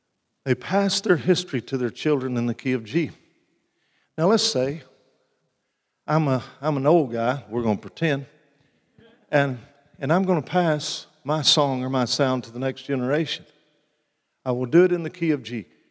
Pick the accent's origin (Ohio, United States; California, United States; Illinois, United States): Illinois, United States; Chicago; I'm from Chicago. Chicago, you know, it's cold, sort of monotone, if you will, or monotonous